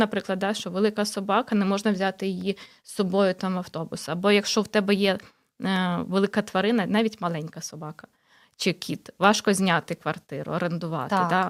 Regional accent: Bucha, Kyiv Oblast, Ukraine; Я сама родом з Бучі, і в мене там батьки були під час окупації, мої однокласники.

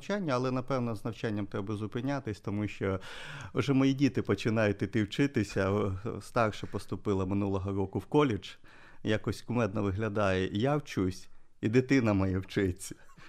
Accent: Sloviansk, Donetsk Oblast, Ukraine; moved away as an adult; now in Zakarpattia Oblast, Ukraine; я народився в Слов'янську. Тут ходив до школи, в садочок ходив до школи, вчився тут.

